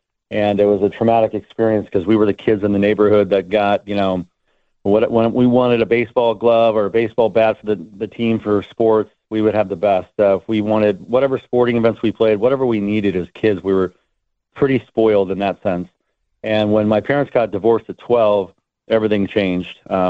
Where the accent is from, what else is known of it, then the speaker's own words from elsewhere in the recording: Cypress, California, United States; I grew up in Cypress, California, which is in Orange County. Basically, middle-class neighborhood